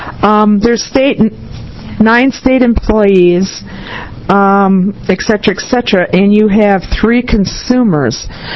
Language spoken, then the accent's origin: English; Wisconsin, United States; I come from Wisconsin, and we had a Blue Ribbon Commission that the governor met with once a month